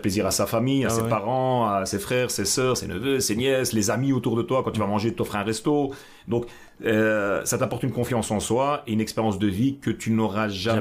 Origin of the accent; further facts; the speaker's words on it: Brussels, Brussels-Capital Region, Belgium; Et pourtant, je suis bruxellois, je suis né là